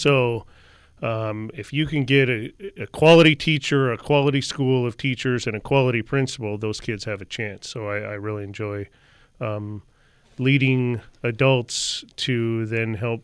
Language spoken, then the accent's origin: English; Montana, United States; So originally I grew up in Montana. Okay. We made it to California.